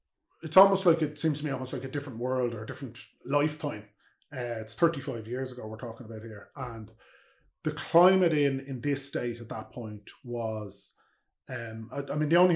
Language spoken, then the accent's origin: English; Ireland; We're both Irish. I happen to live in South Dublin. He happens to live in Belfast.